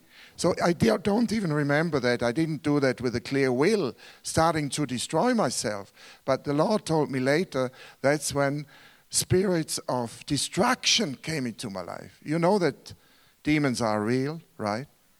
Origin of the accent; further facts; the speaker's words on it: Switzerland; I grew up in Switzerland, in the richest country of the world, the highest salary of the world, and I was a very poor guy.